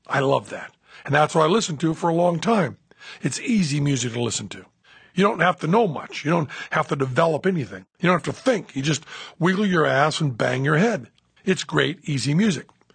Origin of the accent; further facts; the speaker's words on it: Massachusetts, United States; I'm from Western Massachusetts, and I've gone to farms to get corn that had been picked just an hour before.